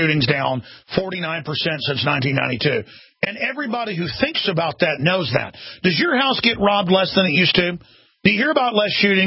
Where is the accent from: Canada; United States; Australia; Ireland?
United States; Dallas, Texas; also born or lived in Rockwall; I remember growing up in Dallas, our house got robbed like once a year, and we were in a good neighborhood.